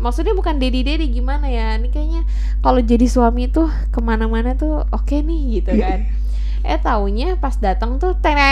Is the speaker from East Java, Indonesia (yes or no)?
no; Bogor, West Java, Indonesia; bahkan dia orang Karawang, aku orang Bogor, dan aku di gunung, dia di laut gitu.